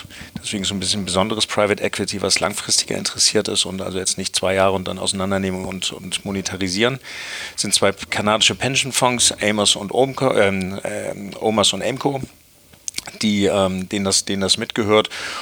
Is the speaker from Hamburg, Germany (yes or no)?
yes; Hamburg, Germany; Ich bin in Hamburg aufgewachsen, in einem Umfeld.